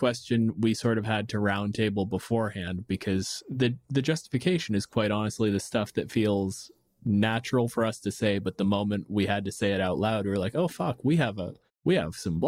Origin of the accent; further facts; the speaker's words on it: Windsor, Ontario, Canada; the US-Canada border, both in Alberta and in my hometown of Windsor, have been blocked off.